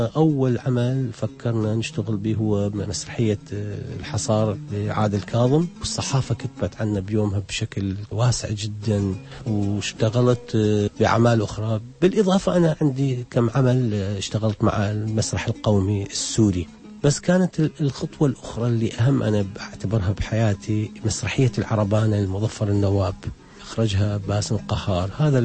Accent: Iraq; moved away as an adult; also born or lived in Syria; أنا من أول ما وصلت لسوريا لحد ما طلعت أنا ما عندي ولا وثيقة عراقية

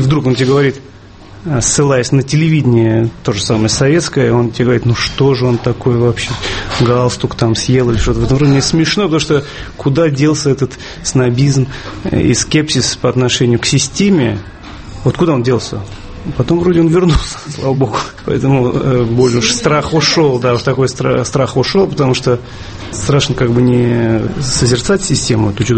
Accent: Georgia; also born or lived in Russia; мы здесь выросли и в Грузии, и в России, и все это в нас внутри перемешано, и это и две культуры, и люди, и русские, и грузинские, все это всю жизнь близко нам.

